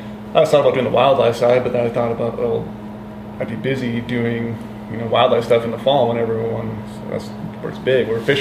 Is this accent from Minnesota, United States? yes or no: yes; Buffalo, Minnesota, United States; I'm a Midwest boy, so I was born in Buffalo, Minnesota. A little small town just outside of Minneapolis, but our 20 minutes west of Minneapolis. So I grew up hunting whitetails and corn country